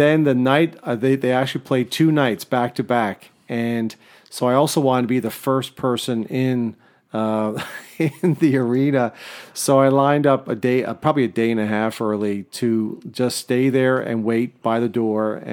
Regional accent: Newfoundland and Labrador, Canada; And so growing up in Newfoundland, and this was the first time I ever had a chance to see any band. No bands ever came to Newfoundland.

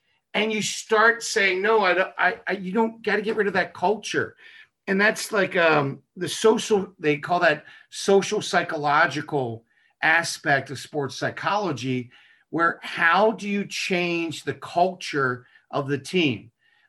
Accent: Baltimore, Maryland, United States; Growing up in Baltimore, even though I grew up in the minority

